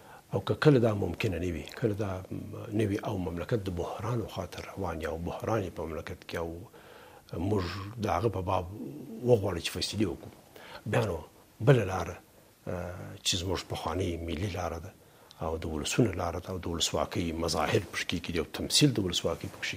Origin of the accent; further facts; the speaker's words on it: Afghanistan; زه د افغانستان یو فرد یم.